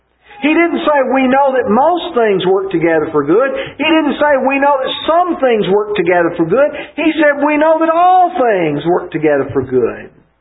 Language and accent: English; Alabama, United States; Some of you know that I'm from Alabama. Some of you may not know that.